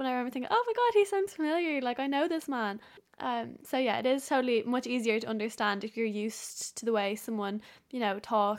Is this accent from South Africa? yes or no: no; Dublin, Leinster, Ireland; If I'm from Dublin, so say I went down to Kerry and heard someone in Kerry speak English